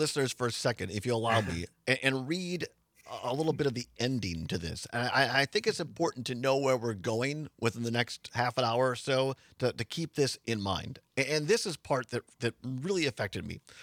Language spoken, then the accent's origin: English; Wisconsin, United States; I grew up in Southwest Wisconsin.